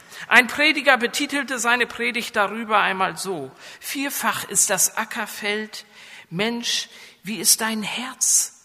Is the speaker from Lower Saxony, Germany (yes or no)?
yes; Lower Saxony, Germany; accent: coastal North German; Oh, mein Dialekt ist so schrecklich, so von der Küste her geprägt, oder wie soll ich hier sagen? Selbst im norddeutschen Raum falle ich noch immer auf, dass ich nicht aus der Gegend von Hannover komme, sondern aus der Nordheide